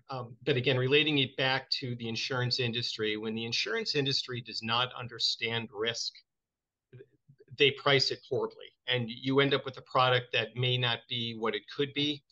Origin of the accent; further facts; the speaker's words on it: New England, United States; But to give you a little bit of my background, I grew up in New England, Providence College graduate